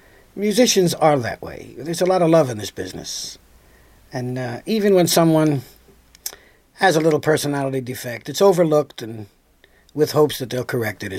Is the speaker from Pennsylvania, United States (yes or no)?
yes; Philadelphia, Pennsylvania, United States; It was very good. The war was on, and places were thriving. There was the Downbeat Club here